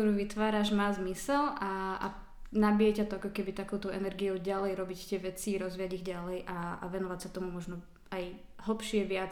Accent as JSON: {"language": "Slovak", "region": "Žilina Region", "country": "Slovakia", "said": "Ja som z Kysuc, áno. Neospravedlňujem sa. Je to pekný kraj. Sice dá sa povedať, že tvrdý."}